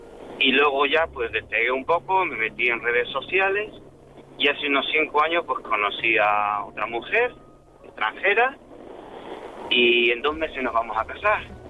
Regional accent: Andalusia, Spain; now in Pamplona, Spain; Yo, bueno, soy andaluz, pero vivo en Pamplona.

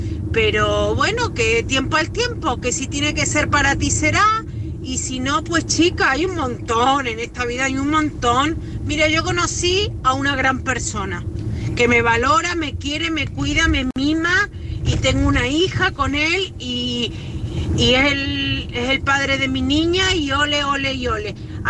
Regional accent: Argentina; now in Málaga, Spain; yo soy argentina, y yo llevo ya 22 años aquí, 20 años en Málaga.

